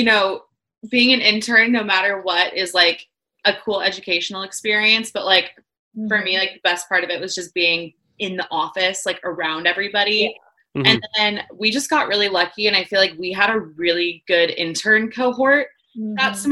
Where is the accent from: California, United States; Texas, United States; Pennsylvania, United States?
California, United States; San Francisco; yeah, I'm from San Francisco.